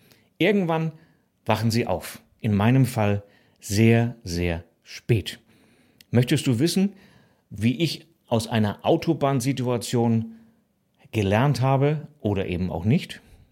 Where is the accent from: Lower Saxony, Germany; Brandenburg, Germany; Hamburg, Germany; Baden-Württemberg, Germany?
Hamburg, Germany; Ich bin zu Hause in Hamburg aufgewachsen bei meiner Mutter.